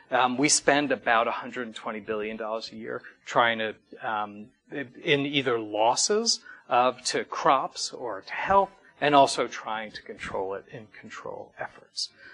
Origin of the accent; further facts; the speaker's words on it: New York, United States; now in Vermont, United States; I'm a liberal flatlander, as you said. I grew up in New York. But I've been living in Vermont for about 12 years